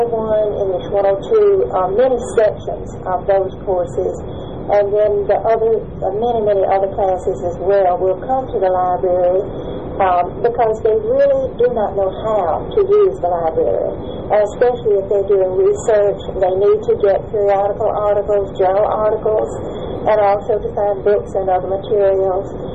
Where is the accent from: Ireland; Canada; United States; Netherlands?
United States; Anniston, Alabama; I was born in Anniston, Alabama, which is right down the road from Jacksonville, and I grew up there.